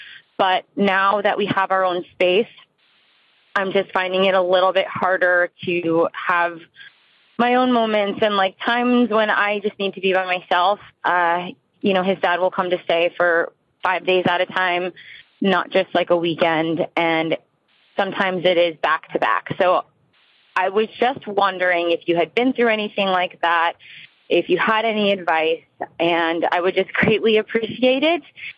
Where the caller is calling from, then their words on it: New Jersey, United States; I am calling from New Jersey.